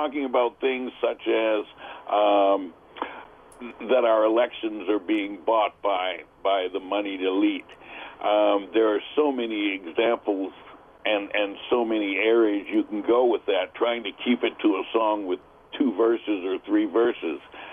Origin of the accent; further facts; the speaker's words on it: United States; I was very afraid that Americans were not going to, being an American, were not going to pay attention